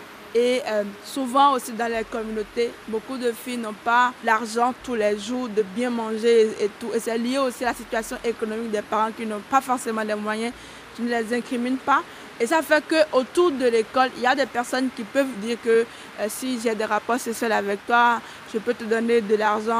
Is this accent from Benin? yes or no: yes; Benin; Je suis béninoise, j'ai 23 ans.